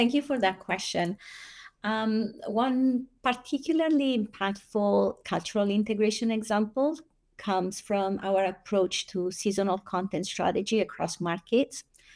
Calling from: San Francisco, California, United States; I'm joining from San Francisco Bay Area in California. So it's 9 a.m. over here.

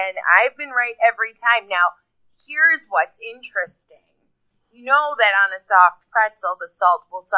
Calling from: Buffalo, New York, United States; I'm from Buffalo, New York.

